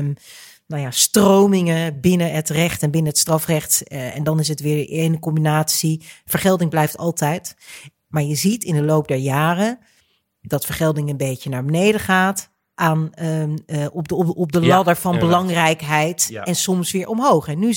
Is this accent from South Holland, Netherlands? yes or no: yes; Delft, South Holland, Netherlands; born there; ik ben geboren in Delft. Mijn ouders zijn geboren in Paramaribo. Dat ligt in Suriname.